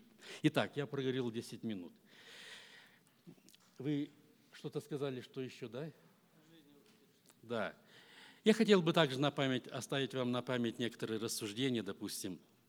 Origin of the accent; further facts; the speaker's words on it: Siberia, Russia; born there; Я родился в Сибири, родители верующие.